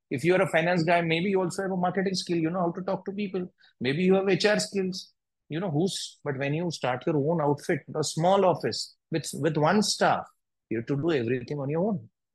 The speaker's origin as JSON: {"language": "English", "town": "Nagpur", "region": "Maharashtra", "country": "India", "tie": "born or raised there", "said": "And I took a call to come back to Nagpur, my hometown, and start as a financial planner"}